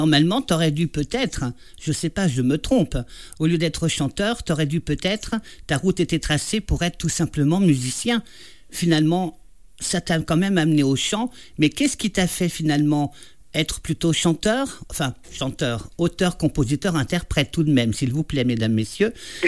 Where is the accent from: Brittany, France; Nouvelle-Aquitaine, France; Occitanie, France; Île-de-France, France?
Île-de-France, France; Paris; moved away as an adult; now in Charente, France; je ne suis pas originaire de Charente, je suis de Paris. Et quand je suis arrivée ici en 90